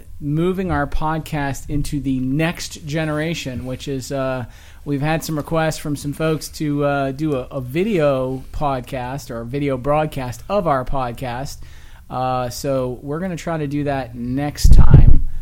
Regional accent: Arkansas, United States; Okay, I'm from Arkansas, so okay. I know what slopping the pigs is.

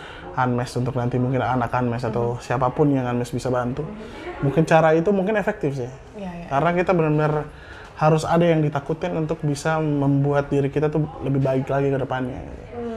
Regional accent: Kupang, East Nusa Tenggara, Indonesia; Masa kecil di Kupang sih biasa ya.

